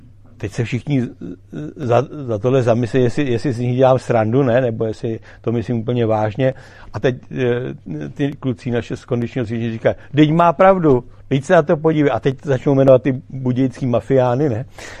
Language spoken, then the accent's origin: Czech; Česká Lípa, Liberec Region, Czechia; jsem z Český Lípy